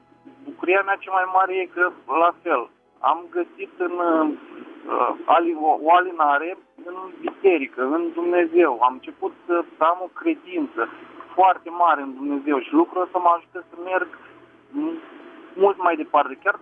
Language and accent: Romanian; Botoșani, Botoșani County, Romania; sunt din Botoșani